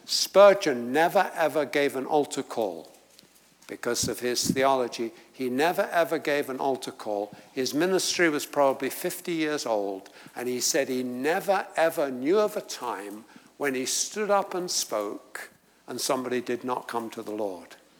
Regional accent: London, United Kingdom; In fact, I have passed his church probably hundreds of times, as I'm a Londoner.

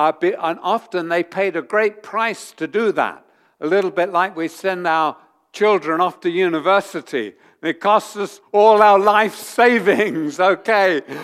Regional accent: London, United Kingdom; I grew up in London, okay?

